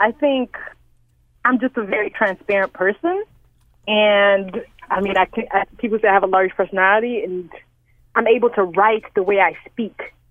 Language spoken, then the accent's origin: English; Nigeria; I'm Nigerian also, because Nigerians are some of the funniest people on the face of the earth. Like, we're super blunt, we're super straightforward, but I'm also Yoruba, which is one of the main tribes in Nigeria